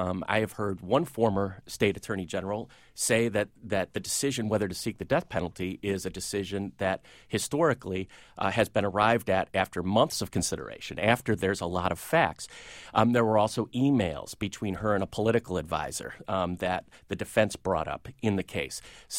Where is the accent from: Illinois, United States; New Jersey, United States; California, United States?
Illinois, United States; Chicago; And, you know, I grew up in Chicago.